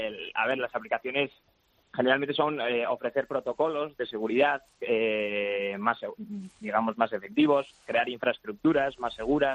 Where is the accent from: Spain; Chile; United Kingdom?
Spain; Pamplona, Navarre; como yo soy de Pamplona, ¿no?